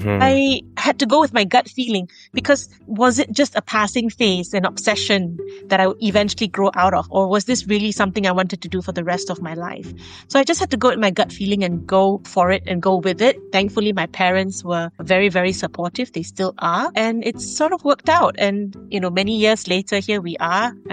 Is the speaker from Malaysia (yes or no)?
yes; Malaysia; I am from Malaysia. I'm currently based in Malaysia